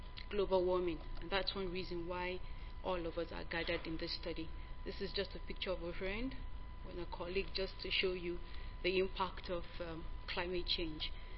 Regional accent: Nigeria; I'm from Nigeria, University of Ibadan

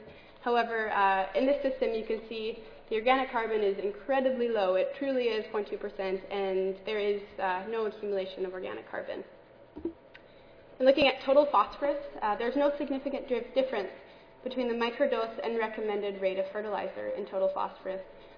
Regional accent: Saskatoon, Saskatchewan, Canada; in my hometown of Saskatoon, Saskatchewan, Canada.

